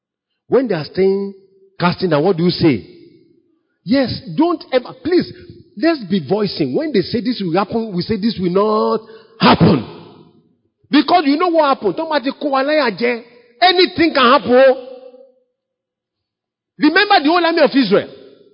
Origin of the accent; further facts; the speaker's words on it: Nigeria; Don't ever forget that we are Nigerian.